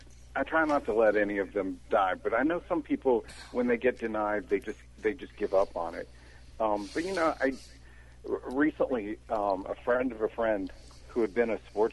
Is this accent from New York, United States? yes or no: no; West Virginia, United States; I grew up in West Virginia. My father was a teacher, but he became active politically.